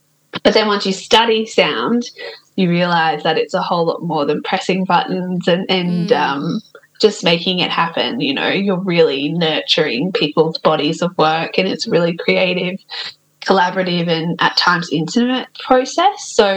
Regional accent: Brisbane, Queensland, Australia; I'm a North Brizzy girl, so I'm based in Sandgate, So Turrbal and Yuggera country, which is really beautiful, and we're by the water there

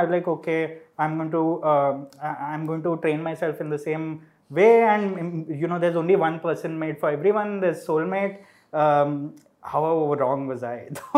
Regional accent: Ahmedabad, Gujarat, India; because I grew up in Ahmedabad. It's all the more, people are crazy about films there and all

